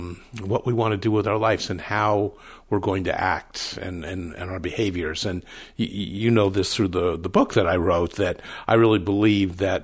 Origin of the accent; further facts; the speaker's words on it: Salt Lake City, Utah, United States; growing up in Salt Lake, there's a predominance of Mormon culture, LDS culture.